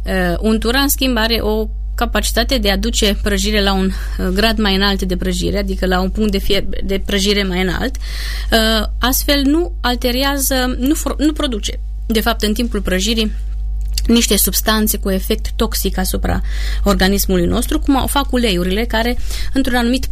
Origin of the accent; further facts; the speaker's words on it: Transylvania, Romania; Cred că aici, poate că eu sunt și ardeleancă și din cauza asta subliniez importanța utilizării grăsimilor de calitate.